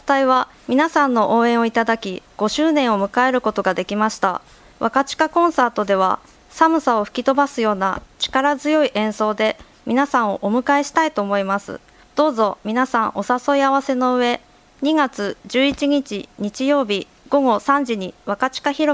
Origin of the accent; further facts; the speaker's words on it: Ishikawa, Japan; moved away as an adult; now in Wakayama, Japan; 私は石川県出身で、結婚を機に和歌山市で暮らしています。